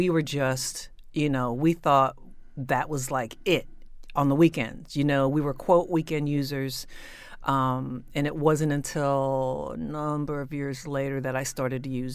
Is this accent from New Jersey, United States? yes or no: yes; New Jersey, United States; I grew up in South Jersey. I went to public school. And from there, I went to college in Philadelphia, to Temple University.